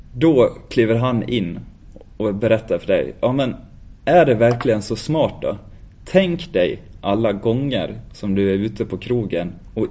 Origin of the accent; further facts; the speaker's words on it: Falun, Dalarna County, Sweden; Tänkte på det på söndagen när jag var hemma i Falun.